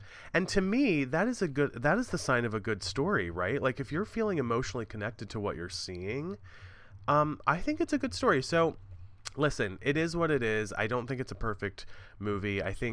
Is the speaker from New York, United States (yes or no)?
yes; New York, United States; now in Maryland, United States; Pittsburgh is only about 2 hours from where I live in Maryland at the moment. And, you know, being a New Yorker, as much as I do love being in my hometown, I really do.